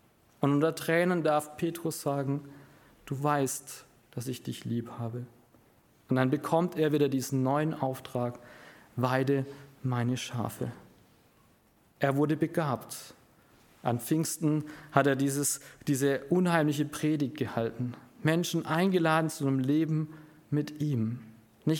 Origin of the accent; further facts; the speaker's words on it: Schwäbisch Hall, Baden-Württemberg, Germany; Und ich komme aus Schwäbisch Hall, aus einer Salzstadt.